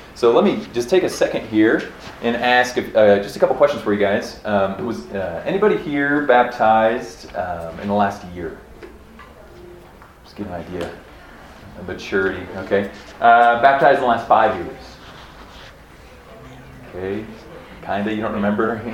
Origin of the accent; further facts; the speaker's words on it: Manhattan, Kansas, United States; We're from Manhattan, Kansas, right? So it's about a 12-hour drive.